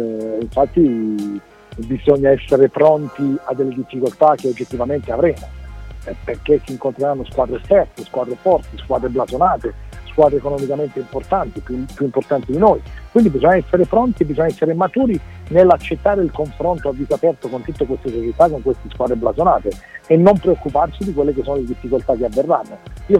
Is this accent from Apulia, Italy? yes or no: yes; Taranto, Apulia, Italy; io da Tarantino ero ragazzino, avevo 14 anni